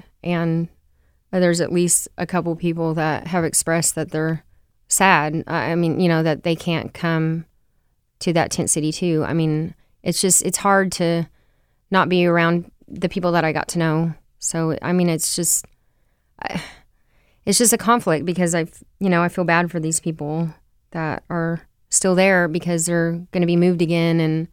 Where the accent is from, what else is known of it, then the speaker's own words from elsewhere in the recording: Oklahoma, United States; moved away as an adult; now in Seattle, United States; Well, I'm from Oklahoma. I drove here from Oklahoma, and I came here just seeking an opportunity to make some money.